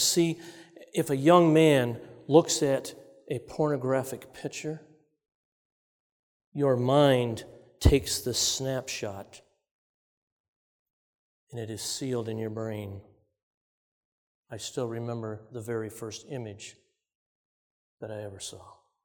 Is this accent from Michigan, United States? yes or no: yes; Holly, Michigan, United States; I was born in Holly, Michigan. My dad was an auto worker, and he was convicted to become a pastor. So we moved to Andrews, which was EMC back then